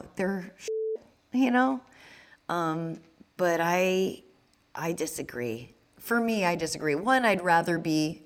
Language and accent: English; New Hampshire, United States; For me, being Jewish was really being other, because I grew up in New Hampshire and people didn't know Jews.